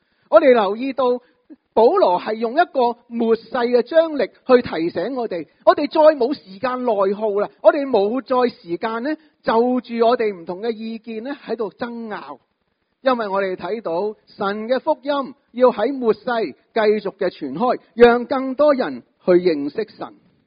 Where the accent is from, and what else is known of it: China